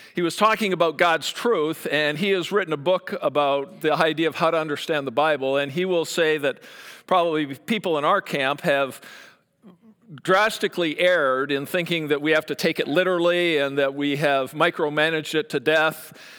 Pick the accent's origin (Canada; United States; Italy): Canada; and I'm Canadian, so for those of you who don't know that, that's why I say stuff like that.